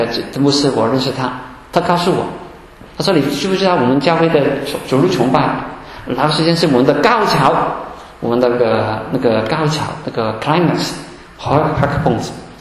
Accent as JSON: {"language": "Chinese", "country": "Hong Kong", "said": "我来自香港，我们香港的教会呢，就其他都差不多"}